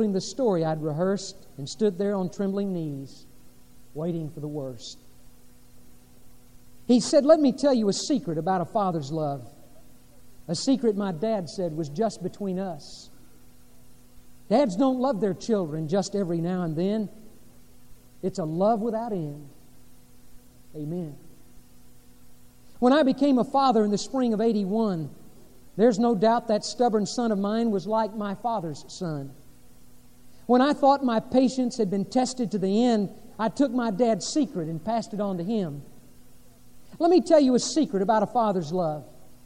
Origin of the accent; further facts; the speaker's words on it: Corpus Christi, Texas, United States; I was growing up in Corpus Christi, my teen years.